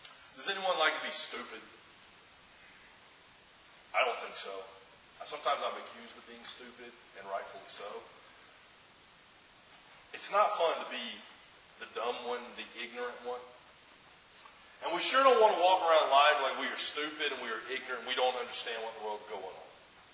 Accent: Alabama, United States; I thought about like chain gangs before. before, working on a chain gang, growing up in Alabama. There's a correctional facility not too far from where I was

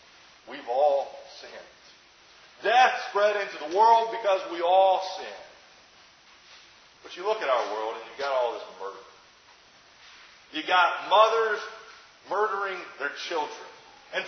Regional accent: Alabama, United States; now in Gettysburg, United States; And I tell you what, growing up in Alabama, I'm not used to snow before Halloween. But I tell you, when I moved to Gettysburg, I brought their coldest winter they had had in a long time

